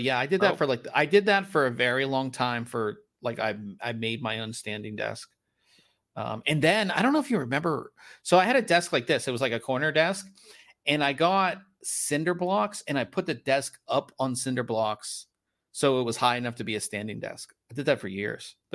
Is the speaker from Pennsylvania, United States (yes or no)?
yes; Pittsburgh, Pennsylvania, United States; I'm from Pittsburgh, so black and gold can never go wrong either.